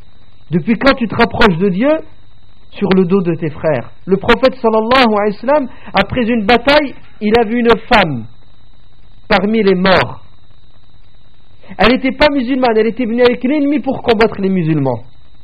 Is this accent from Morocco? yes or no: no; France; chez nous en France